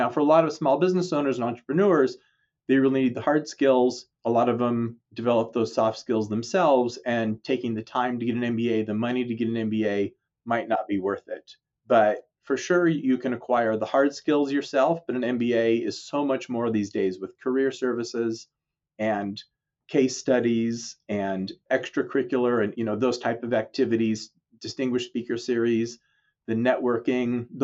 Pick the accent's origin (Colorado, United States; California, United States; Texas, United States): Colorado, United States; Yeah, I grew up in Colorado.